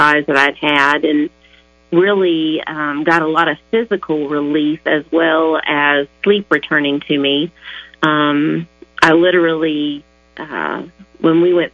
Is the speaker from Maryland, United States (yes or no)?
no; West Virginia, United States; now in Oklahoma City, United States; Well, I moved here from West Virginia about 2 years ago to the Oklahoma City area